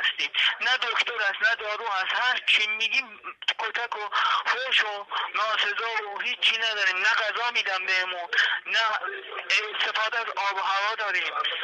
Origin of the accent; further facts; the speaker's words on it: Iran; ما از ایران اومدیم